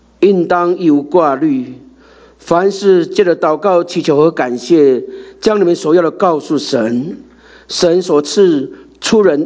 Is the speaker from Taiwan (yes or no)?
yes; Taiwan; 我记得小时候在乡下长大，这个是我印象最深刻的。那时候讲台语，我小时候在台湾的乡